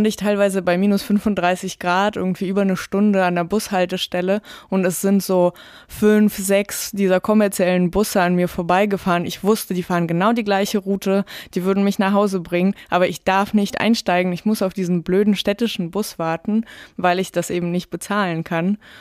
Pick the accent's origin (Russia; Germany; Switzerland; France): Russia; Tyumen, Tyumen Oblast; moved away; Aber in Tjumen, wo ich aufgewachsen bin, war das wirklich lange ein Riesenproblem.